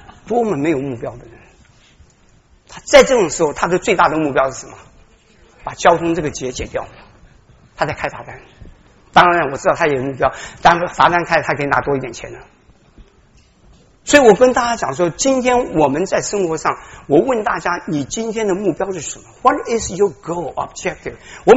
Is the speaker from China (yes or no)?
yes; China; 我们中国人很多是被人家推一下、做一下